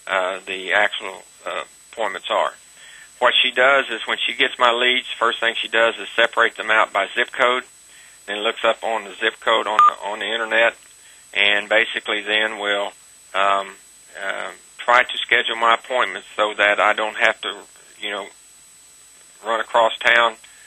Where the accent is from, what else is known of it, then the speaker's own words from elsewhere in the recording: the South, United States; accent: southern; Other times, my southern accent kind of comes into play.